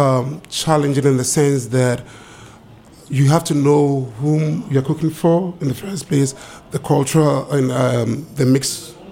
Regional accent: Ghana; now in United States; I'm from the Gold Coast, now known as Ghana, which is in West Africa. I've been around the United States since 2002

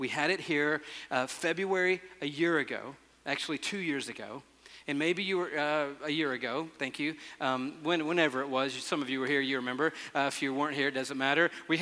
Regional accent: Atlanta, Georgia, United States; born there; Center, which became Atlanta Medical Center, which is right over there on Boulevard, which is where I was born on June 30th, 1958.

